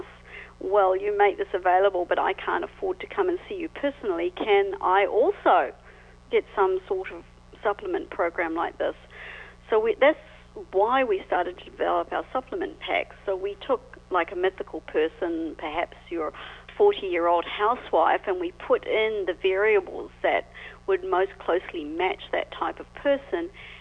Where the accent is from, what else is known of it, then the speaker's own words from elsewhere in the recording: Auckland, New Zealand; Even though I grew up in Auckland, which, of course, is the biggest city in New Zealand, I grew up in the suburbs in a beautiful area, actually a lot like Salt Spring, lots of trees, lots of beaches.